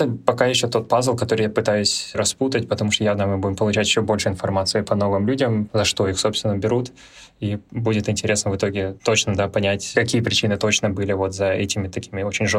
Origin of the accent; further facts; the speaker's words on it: Khabarovsk, Khabarovsk Krai, Russia; Я сам из Хабаровска, поэтому имею право так говорить.